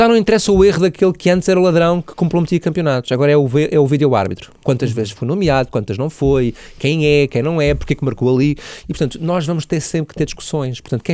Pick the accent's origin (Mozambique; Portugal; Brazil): Portugal; Madeira; isto é uma questão de pronúncia, sou madeirense